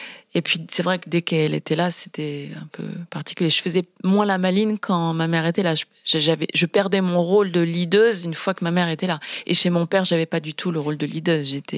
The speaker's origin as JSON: {"language": "French", "country": "France", "tie": "born or raised there", "said": "Je suis née en France."}